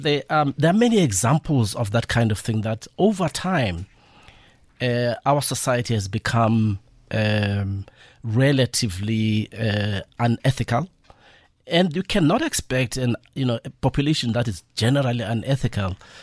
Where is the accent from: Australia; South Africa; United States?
South Africa; Port Elizabeth, Eastern Cape; that growing up in Port Elizabeth, when you started seeing the bed sheets